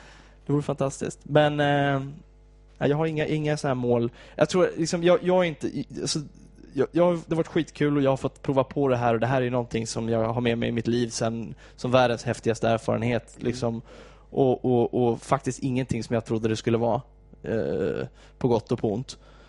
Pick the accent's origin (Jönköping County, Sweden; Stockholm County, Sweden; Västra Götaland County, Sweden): Stockholm County, Sweden; Täby; Jag är från Täby, så det var inte så många Bajs.